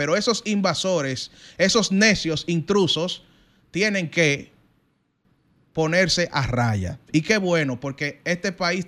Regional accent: Dominican Republic; Si yo como dominicano

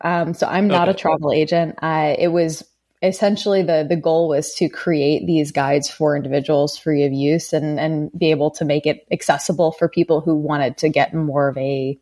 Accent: Rhode Island, United States; born there; also born or lived in Massachusetts; Yes, yeah. I was born in Rhode Island and have lived in Massachusetts for the better part of my life. Went to college here and essentially started working in Boston.

